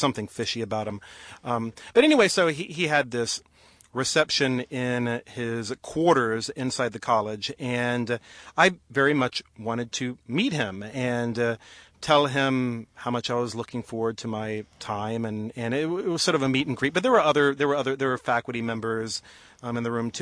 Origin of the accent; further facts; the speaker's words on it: South Carolina, United States; now in England; when she found out I was from South Carolina